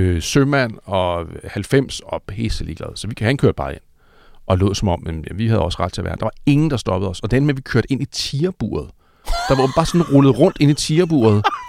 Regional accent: Zealand, Denmark; der hvor jeg voksede op på Stævns også, der hed den også grisen

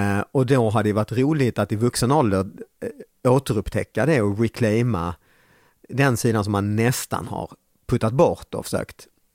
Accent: Lund, Skåne, Sweden; Jag föddes och uppväxt i Lund.

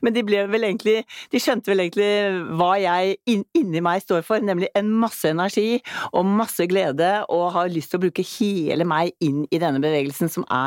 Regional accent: Borre, Vestfold, Norway; Jeg kommer faktisk fra Borre.

